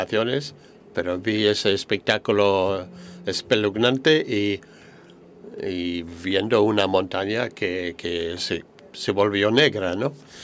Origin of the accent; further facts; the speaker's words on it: northern France, France; Porque yo soy del norte de Francia, no tenemos tantos incendios de ese tipo ahí.